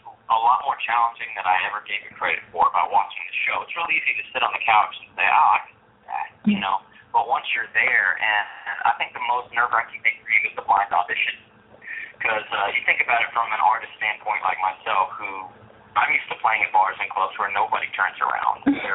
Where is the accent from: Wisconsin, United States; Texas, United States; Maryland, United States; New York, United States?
Texas, United States; Pasadena; now in Baytown, United States; Well, to be honest with you, I'm not really from Baytown. I'm living there now, but I grew up in Pasadena, Fort Houston area.